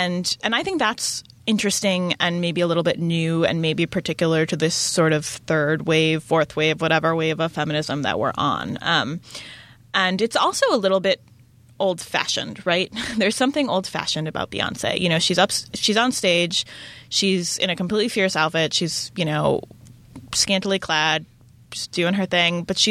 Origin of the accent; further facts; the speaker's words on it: Midwest, United States; I'm from the Midwest, guys. I'm from the Midwest.